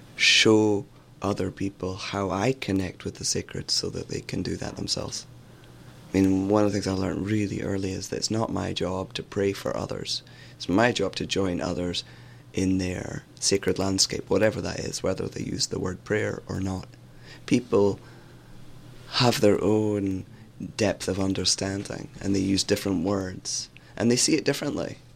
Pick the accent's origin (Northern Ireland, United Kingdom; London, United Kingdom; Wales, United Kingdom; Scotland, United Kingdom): Scotland, United Kingdom; So I'm Scottish